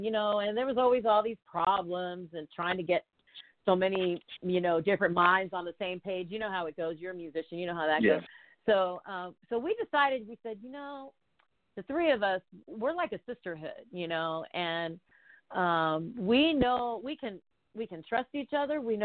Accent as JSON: {"language": "English", "town": "Houston", "region": "Texas", "country": "United States", "lives_now": "Los Angeles, United States", "said": "Well, we all live here, but I'm originally from Houston, Texas"}